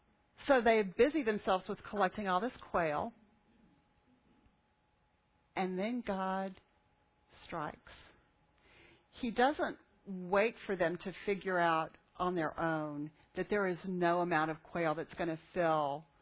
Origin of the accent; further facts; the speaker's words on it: Texas, United States; Now, I come from South Texas, which is quail country.